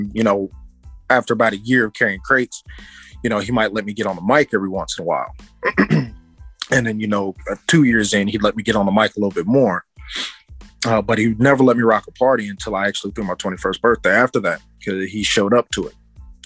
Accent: Kansas, United States; Oh man, so I'm from Kansas.

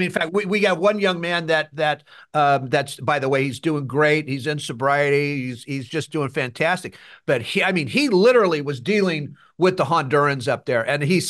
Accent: California, United States; both of us born and raised in California. I mean, we live in, you know, in the San Joaquin Valley, man.

